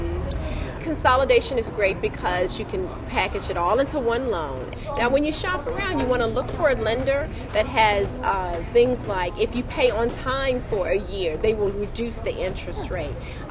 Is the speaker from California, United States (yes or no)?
yes; California, United States; I grew up in Southern California. I'm a senior.